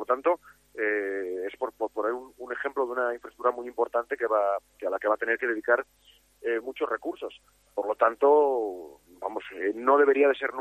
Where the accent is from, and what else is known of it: Gijón, Asturias, Spain; born or raised there